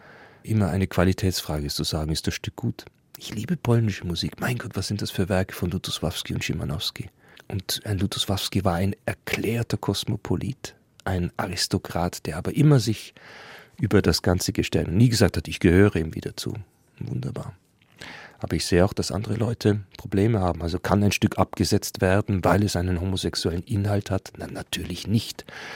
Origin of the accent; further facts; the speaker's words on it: Germany; Ich tue es auch nicht, weil ich Deutscher bin